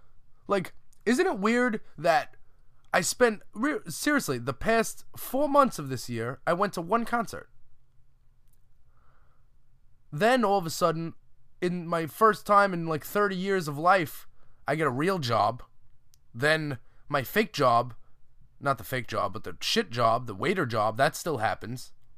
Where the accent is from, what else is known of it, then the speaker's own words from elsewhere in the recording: Staten Island, New York, United States; Now, me, I'm from Staten Island. I'm already not anywhere over there.